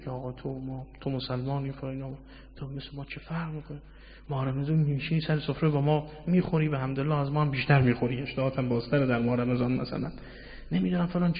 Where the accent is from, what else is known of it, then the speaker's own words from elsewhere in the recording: Mashhad, Razavi Khorasan, Iran; حالا با لهجه خاص خودشون و شیوایی کلامشون که در لهجه ما مشهدی ها نیست،